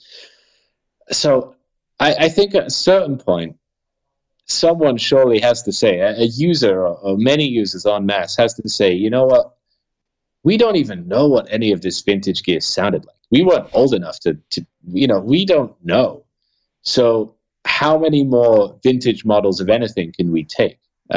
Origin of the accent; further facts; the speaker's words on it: London, United Kingdom; I grew up in London, sort of fully immersed in, you know, just playing music.